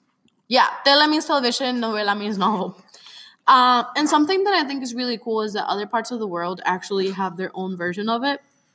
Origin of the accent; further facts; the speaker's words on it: Puerto Rico; growing up in Puerto Rico, I remember junior year of high school